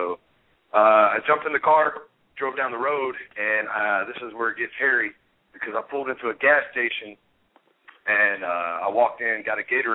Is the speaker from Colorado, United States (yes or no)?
no; Atlanta, Georgia, United States; I'm from Atlanta. That's not the first ghetto sled I've ever seen.